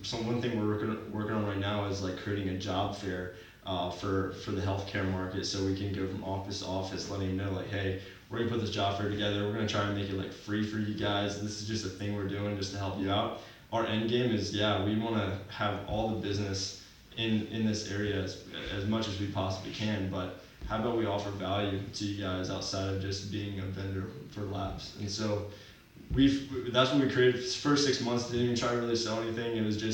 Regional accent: Virginia, United States; We're both from Virginia.

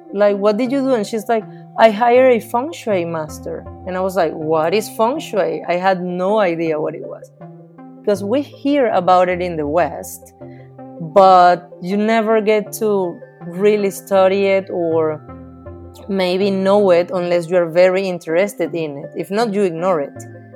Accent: Venezuela; also born or lived in Texas; now in Kuala Lumpur, Malaysia; I'm living in Kuala Lumpur, Malaysia, but I am from Venezuela. I used to live in Texas before.

